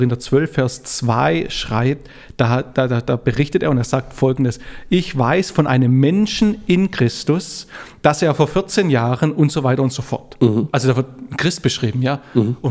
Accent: Baden-Württemberg, Germany; now in Franconia, Germany; Ich wohne ja jetzt in Franken. Das heißt, ich kann halt natürlich sagen, ich bin in Schwaben geboren.

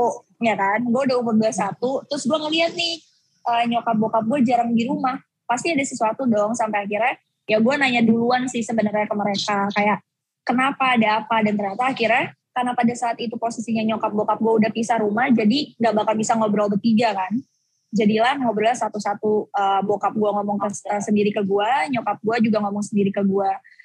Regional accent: West Java, Indonesia; Kebetulan gue di rumah dipanggil Neng kan, karena gue orang Sunda.

